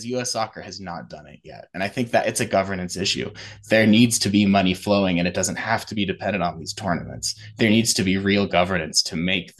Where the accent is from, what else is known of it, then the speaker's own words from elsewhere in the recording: Greeley, Colorado, United States; This is, you know, me growing up in Greeley, hearing the people from the Denver area yelling at the losing team, go back to Greeley